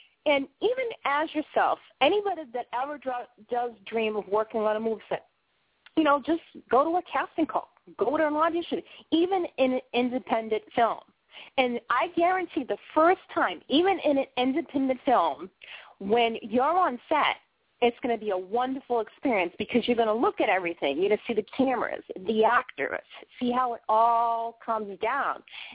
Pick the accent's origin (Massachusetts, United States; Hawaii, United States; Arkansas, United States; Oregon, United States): Massachusetts, United States; Boston; now in Maine, United States; Now, you know, I'm coming from Boston in the inner cities, right?